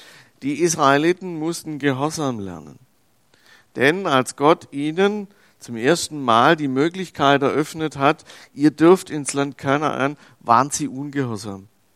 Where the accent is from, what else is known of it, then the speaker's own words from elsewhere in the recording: Switzerland; wie sagen's wir als Schweizer, eine kleine Bude ist